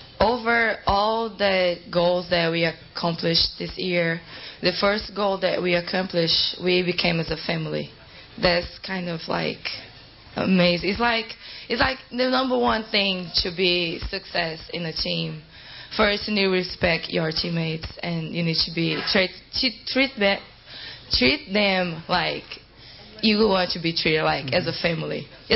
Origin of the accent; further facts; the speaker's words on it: Brazil; English is a second language; Even though I come from Brazil, that's my first national, like really national tournament.